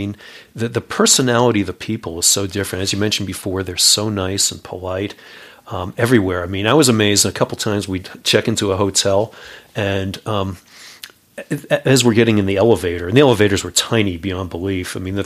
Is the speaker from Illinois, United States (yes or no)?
no; New York City, New York, United States; You know, I grew up in New York where, you know, it's scummy subway system